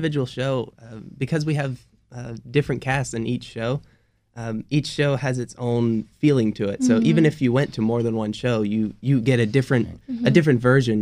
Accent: Brunswick, Georgia, United States; Well, I originally started in a very small town ballet school in Brunswick, Georgia.

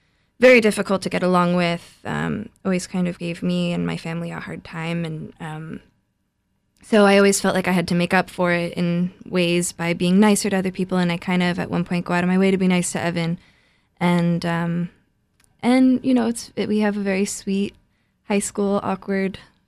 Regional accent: New Jersey, United States; I grew up in New Jersey, so I kind of grew up going to see a lot of theater and on Broadway.

